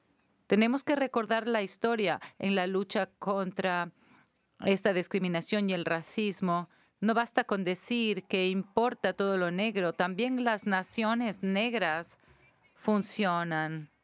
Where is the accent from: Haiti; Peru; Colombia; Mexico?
Haiti; now in Canada; muchos en mi país de adopción, Canadá, han estado preguntándome desde hace mucho tiempo acerca de mi país de origen, Haití.